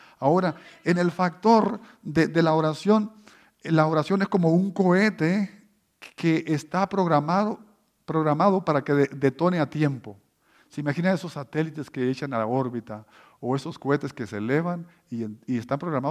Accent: Durango, Mexico; cuando joven estaba yo en mi país, México, el estado de Durango

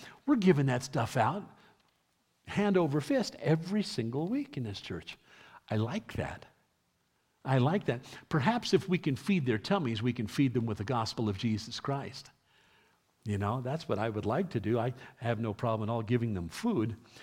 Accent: Colorado Springs, Colorado, United States; also born or lived in New York City; I was born in New York City, raised in Colorado Springs.

